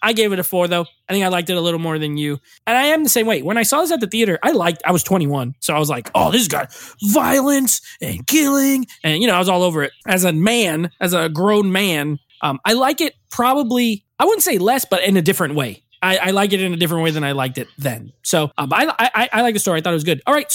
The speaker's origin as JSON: {"language": "English", "town": "Los Angeles", "region": "California", "country": "United States", "tie": "born or raised there", "said": "This looks just like my hometown of LA."}